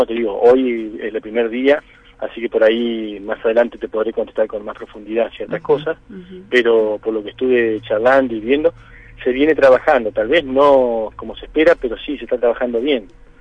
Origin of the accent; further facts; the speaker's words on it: Concepción del Uruguay, Entre Ríos, Argentina; also born or lived in La Plata; soy nacido acá en Concepción del Uruguay, nací en el barrio de la Concepción, luego después viví en el barrio Sarmiento, estudié en la Universidad de La Plata y bueno, ya hace 10 años que estoy viviendo acá en Concepción.